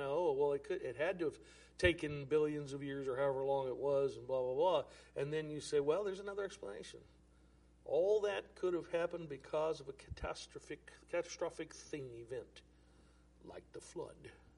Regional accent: United States; I'm all American. I'm glad we have freedom and independence and all of these things.

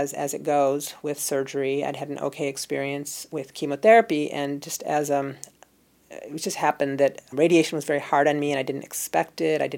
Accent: Ann Arbor, Michigan, United States; also born or lived in Madison / Berkeley; I grew up in Ann Arbor, Michigan. I went to college in Madison, Wisconsin. I lived in Berkeley for many years.

